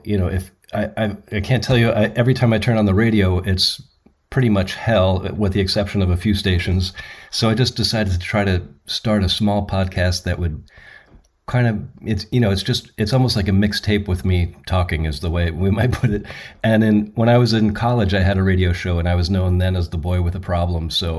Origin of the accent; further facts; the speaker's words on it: New Jersey, United States; there was a record store that I went to in my hometown in New Jersey, and that kind of formed my taste.